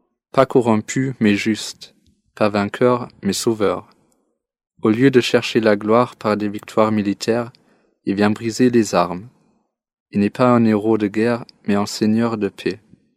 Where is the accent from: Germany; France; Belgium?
Germany; les chrétiens dans les cultes protestants en Allemagne, mon pays d'origine, en cette première semaine de l'Avent